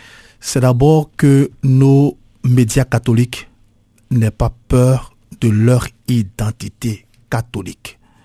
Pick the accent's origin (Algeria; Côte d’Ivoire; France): Côte d’Ivoire; Mais chez moi, en Côte d'Ivoire et en Afrique